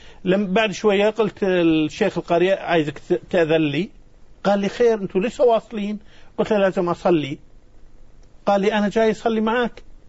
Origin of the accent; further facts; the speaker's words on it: Kuwait; فجيت وقلت لهم أنا من الكويت، والكويت في أرض مكة، وأهلي في مكة.